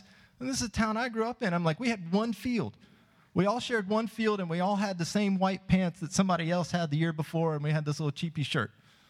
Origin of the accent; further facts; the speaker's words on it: Fort Lauderdale, Florida, United States; born there; I was born in Florida, Fort Lauderdale, Florida.